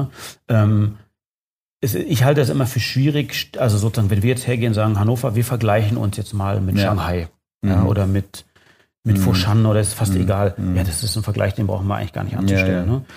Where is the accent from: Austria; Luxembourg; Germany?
Austria; Ich bin in Österreich geboren, Österreich aufgewachsen, da in der anderen Stadt hier um die Ecke zur Schule gegangen, da aber gleich weg, habe hier in fast jeder Großstadt gelebt, war im Ausland